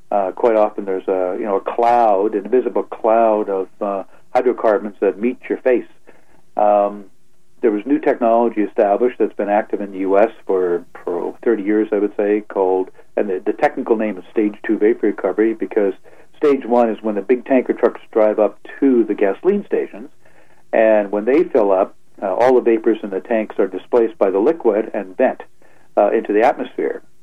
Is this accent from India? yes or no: no; Saskatchewan, Canada; I was from Saskatchewan, right?